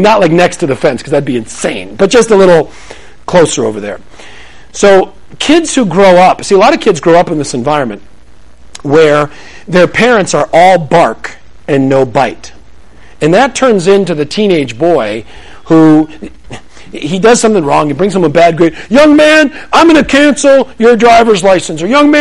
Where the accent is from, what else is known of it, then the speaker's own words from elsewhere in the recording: Connecticut, United States; I grew up in Connecticut, and grew up on this one suburban street.